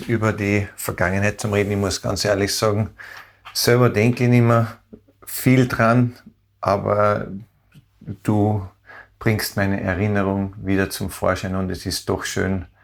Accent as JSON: {"language": "German", "country": "Austria", "said": "ich bin ein Österreicher, ich bin ein stolzer Österreicher"}